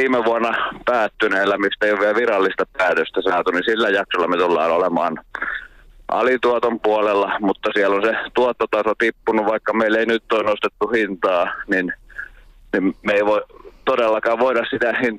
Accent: Hollola, Päijät-Häme, Finland; En mä nyt hollolalaisenakaan lähtisi isosti sitä suremaan

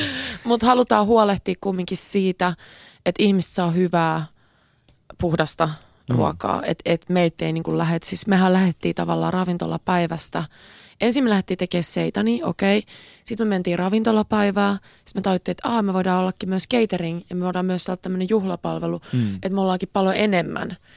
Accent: Japan; niin kuin sanoit, että mä oon japanilainen

